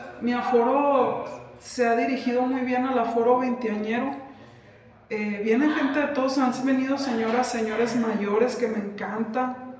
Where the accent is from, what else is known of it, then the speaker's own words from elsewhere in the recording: Sinaloa, Mexico; También porque somos de Sinaloa